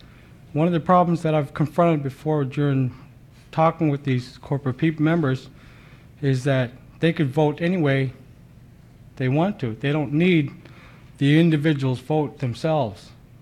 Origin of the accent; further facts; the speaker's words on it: Port Graham, Alaska, United States; I'm from Port Graham.